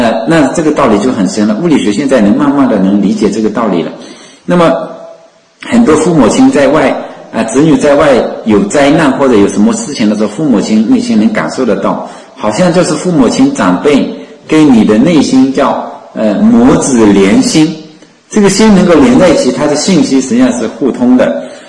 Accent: China; 我们中国人死了叫归天，死也不叫死，生也叫归，后来说鬼者归也，我们中国人说哎呦，人死了就是鬼了

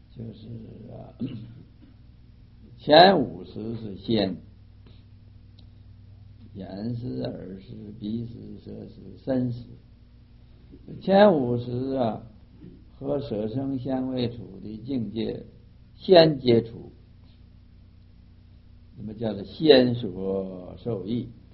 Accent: China; 你像就是我们中国人没有学过英文的

